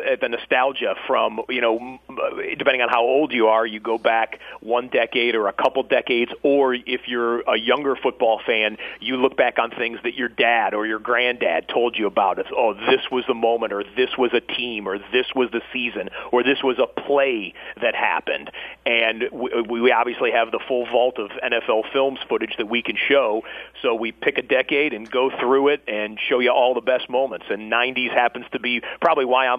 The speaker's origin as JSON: {"language": "English", "region": "Michigan", "country": "United States", "tie": "born or raised there", "said": "funny story, I grew up in Michigan"}